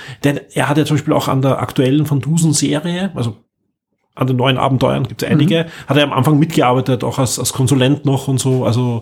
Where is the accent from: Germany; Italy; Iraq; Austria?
Austria; Wie gesagt, ich bin ja jemand, der in Österreich aufgewachsen bin.